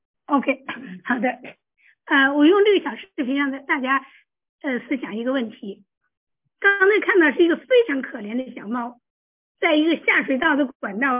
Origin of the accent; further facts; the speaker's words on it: Yunnan, China; 好啊，我是云南的。